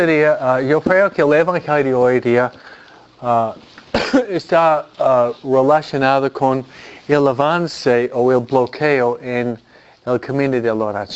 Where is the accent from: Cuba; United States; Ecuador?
United States; New York City, New York; La gente estaba tirándose de los edificios en Nueva York, de donde vengo yo.